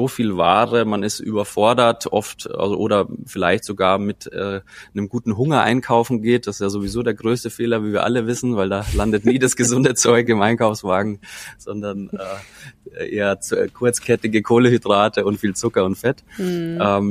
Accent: Bavaria, Germany; ich bin als bayerischer Bur im Münchner Oberland aufgewachsen mit Lederhose, Weißwurst und Co.

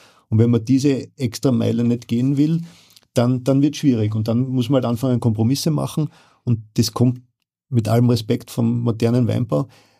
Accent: Styria, Austria; Ja, ich bin auch ein Burgenländer seit 17 Jahren. Also das ist kein Steirer mehr, ist gut so.

